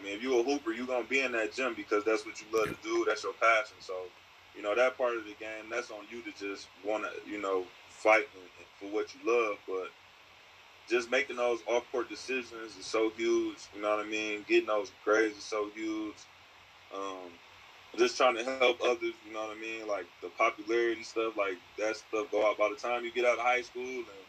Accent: Detroit, Michigan, United States; But, you know, Detroit, I mean, that's my hometown.

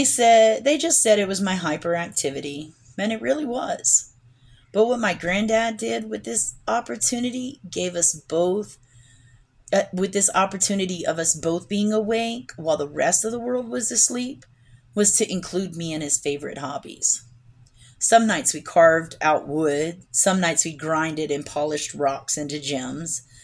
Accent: Baton Rouge, Louisiana, United States; I went back to my hometown in Baton Rouge, summer before last, flying cotton candy on the side of Sherwood and College and Corsi like a crackhead.

